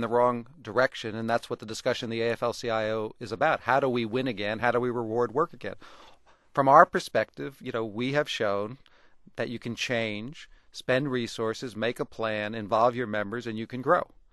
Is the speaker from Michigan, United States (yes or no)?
no; Philadelphia, Pennsylvania, United States; I come from Philadelphia. It is about as strong a union town as you can get.